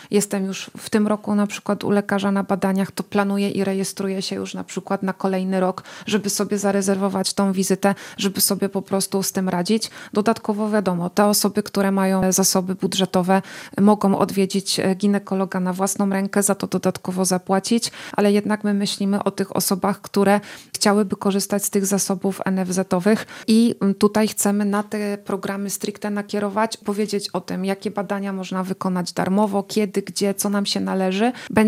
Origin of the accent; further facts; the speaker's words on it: Subcarpathian Voivodeship, Poland; W związku z tym, że ja sama jestem z okolic Jasła